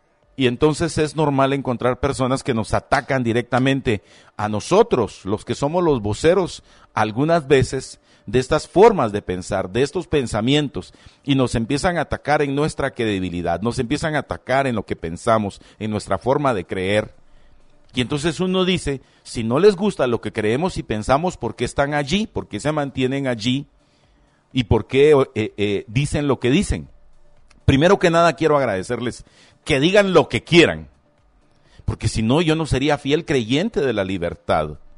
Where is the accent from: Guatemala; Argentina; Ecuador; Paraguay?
Guatemala; Yo soy moreno, yo no puedo esconder mi origen. Yo soy chapín. Tan chapín como cualquier otro que haya nacido aquí y que sea blanco y de ojos verdes y que mida 1.95.